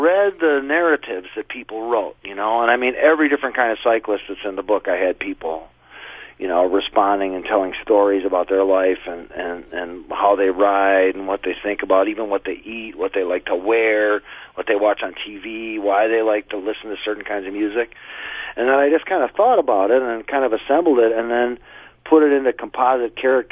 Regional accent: Wisconsin, United States; I grew up just outside of Milwaukee, and there's some kind of interesting stuff that has happened there and stuff.

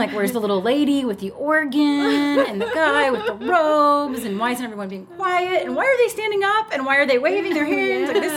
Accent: Tulsa, Oklahoma, United States; I wouldn't have gone to evangelical or big church growing up in Tulsa, Oklahoma, because Oral Roberts was right there.

